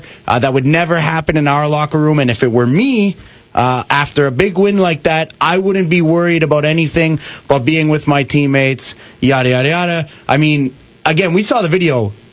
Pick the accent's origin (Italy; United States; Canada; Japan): Canada; Montreal, Quebec; I'm from Montreal